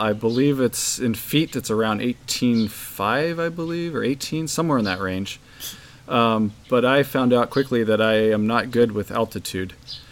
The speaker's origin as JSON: {"language": "English", "region": "California", "country": "United States", "tie": "born or raised there", "said": "the differences compared to what I grew up with in California was to Nepal."}